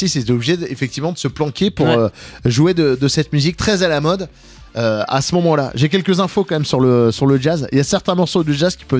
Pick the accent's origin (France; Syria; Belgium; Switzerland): France; Grand Est; Alors, c'est très bien parce que, en général, les jobs de rêve, ils sont pas chez nous en Alsace, là.